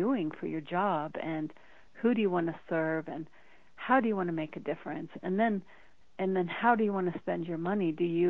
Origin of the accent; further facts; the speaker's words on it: Denver, Colorado, United States; I grew up in Denver, Colorado, and I'm one of eight kids